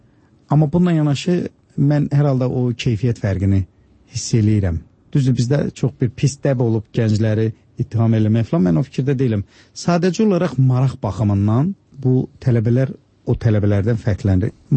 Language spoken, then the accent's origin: Azerbaijani; Babayl, Zangilan District, Azerbaijan; born there